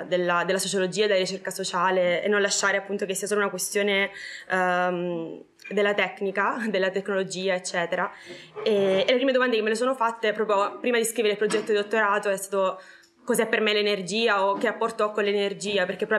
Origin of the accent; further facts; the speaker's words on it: Catania, Sicily, Italy; now in Bologna, Italy; vengo da Catania, ma vivo a Bologna da un po'